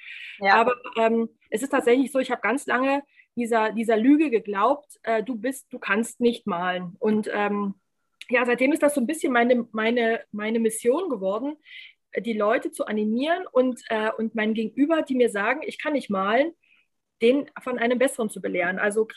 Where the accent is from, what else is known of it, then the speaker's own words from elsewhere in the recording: Brandenburg, Germany; so wie man halt als Brandenburger im Schwabenländle normal sein kann